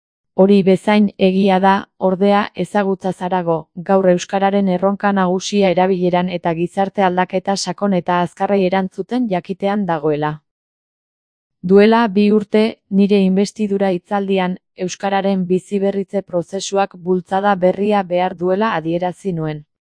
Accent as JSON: {"language": "Basque", "town": "Santurtzi", "region": "Basque Country", "country": "Spain", "tie": "born or raised there", "first_language": "Spanish", "second_language": "Basque", "said": "Mamarigakoa naiz Santurtziko auzo batekoa. Txikitan etzen euskararik entzuten gure herriko kaleetan."}